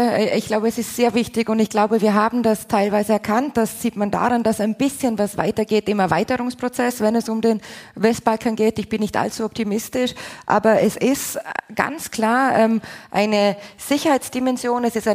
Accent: Austria; Also ich denke als Österreicherin

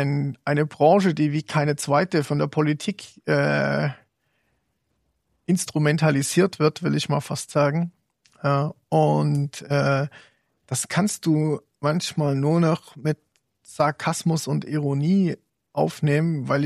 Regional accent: Zwickau, Saxony, Germany; born there; moved away as an adult; So mit 26 habe ich meine Koffer gepackt, bin aus Zwickau weg. Ich war in der Nähe von Zwickau, bin ich geboren

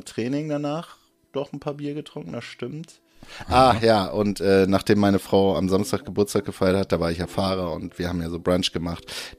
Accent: East Germany, Germany; born there; Meine halbe Familie lebt noch im Osten. Ich bin gebürtiger Ossi.

